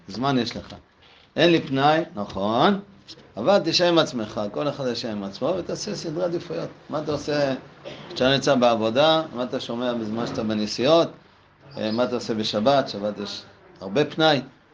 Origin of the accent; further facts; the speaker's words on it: Bnei Brak, Tel Aviv District, Israel; אני זוכר בתור ילד בשכונה שהגרתי בבני ברק